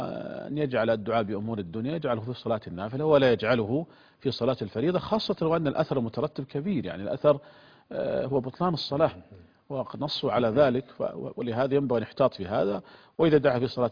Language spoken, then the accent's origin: Arabic; Saudi Arabia; عندنا في المملكة العربية السعودية